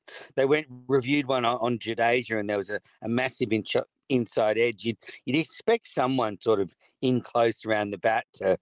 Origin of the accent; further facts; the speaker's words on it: Australia; as an Aussie fan, I'm nervous